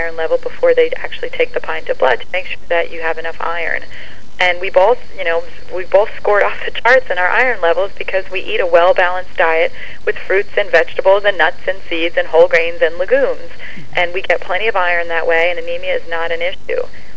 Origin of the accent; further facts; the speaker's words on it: New Jersey, United States; It didn't bother me at all, but I'm from New Jersey, and I've got a potty mouth